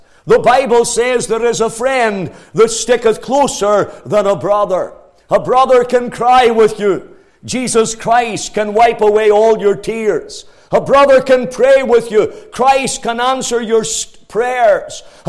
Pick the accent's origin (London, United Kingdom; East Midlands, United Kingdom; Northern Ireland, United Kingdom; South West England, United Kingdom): Northern Ireland, United Kingdom; Banbridge; born there; I was born in Banbridge in the county of Down.